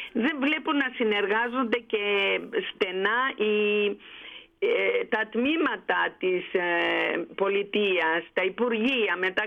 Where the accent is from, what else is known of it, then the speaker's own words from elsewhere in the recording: Greece; εμείς οι Έλληνες έχουμε ένα χάρισμα μεγάλο όλοι